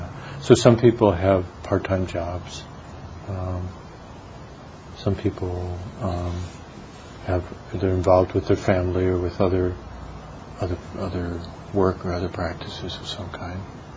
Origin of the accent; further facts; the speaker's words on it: Chicago, Illinois, United States; and I come from Chicago. You know the Chicago Imagist movement, which is more.